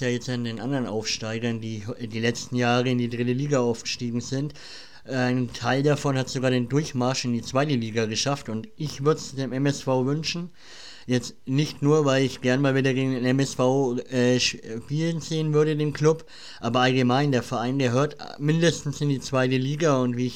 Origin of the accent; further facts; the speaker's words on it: Bavaria, Germany; Ich glaube, so ist es bei uns Franken genauso. Kommst du einmal aus Franken, dann bist du Franke durch und durch und bist zufrieden, wo du herkommst.